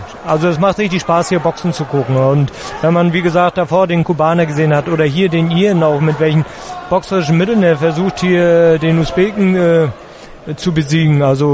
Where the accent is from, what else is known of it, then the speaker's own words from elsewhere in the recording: Northern Germany, Germany; Dazu liebe ich auch meine Heimat viel zu sehr. Ne? Und wir sind im hohen Norden und die Norddeutschen, die sind schon ein bisschen heimatverbunden.